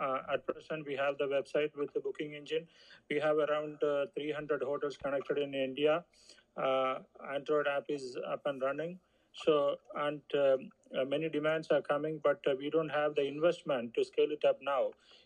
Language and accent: English; Melbourne, Victoria, Australia; I'm from Melbourne, Australia.